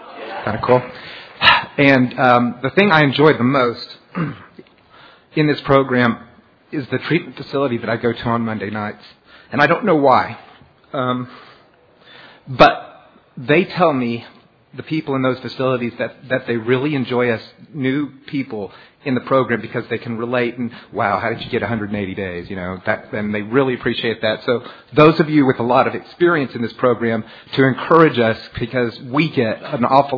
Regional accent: San Antonio, Texas, United States; from San Antonio with, welcome y'all.

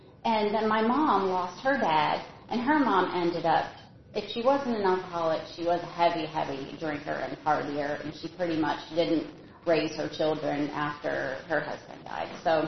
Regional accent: Michigan, United States; born there; I was born in Michigan. We were all born in Michigan, and we moved around a lot.

